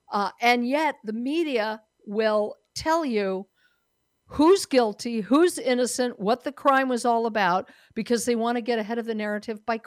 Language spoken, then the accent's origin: English; Colorado, United States; moved away as an adult; my listeners know that I'm a native of Colorado, and my husband and I moved from Colorado to Texas because Colorado is really not the state that I know and love